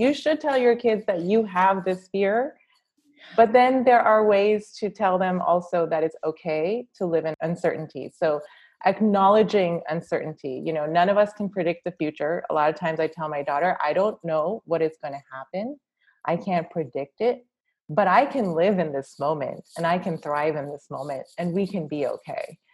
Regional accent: India; I'm an Indian woman

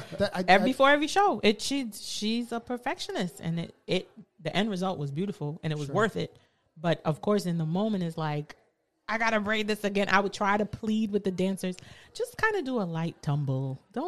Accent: Brooklyn, New York, United States; I'm from Brooklyn. So you're around, being in New York, celebrity is really nothing.

